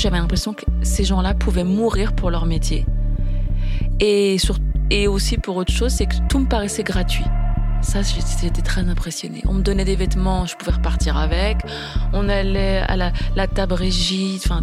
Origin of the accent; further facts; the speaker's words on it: France; Je suis née en France.